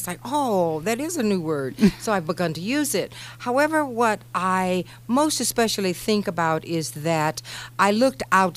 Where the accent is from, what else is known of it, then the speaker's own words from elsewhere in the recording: Houston, Texas, United States; moved away as an adult; now in Nevada, United States; Yes, I was born in Houston, Texas, grew up, went to universities in Texas, and then did my graduate studies here in Nevada at the University of Nevada, Reno.